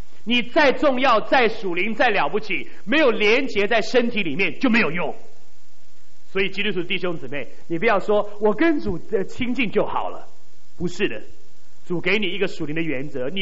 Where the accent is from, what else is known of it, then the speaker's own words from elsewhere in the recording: China; 我们中国人如果都来归主，福音就传遍地极了。